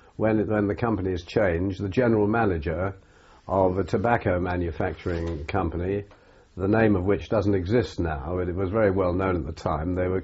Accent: London, United Kingdom; born there; I was born in London on the 5th of May, 1923.

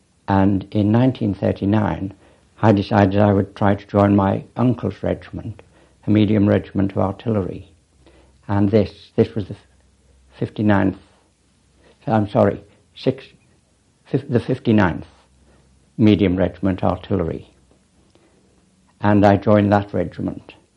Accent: Liverpool, North West England, United Kingdom; I was born in Liverpool.

